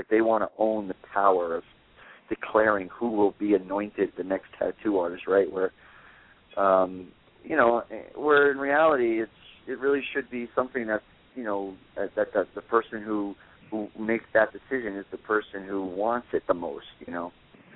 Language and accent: English; New Jersey, United States; I'm from New Jersey, and all my guys are from Brooklyn.